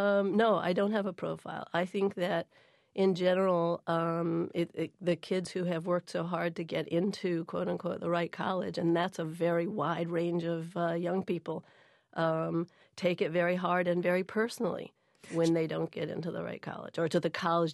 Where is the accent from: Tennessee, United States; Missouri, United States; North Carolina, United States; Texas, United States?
North Carolina, United States; I come from North Carolina. That's all we talked about, right?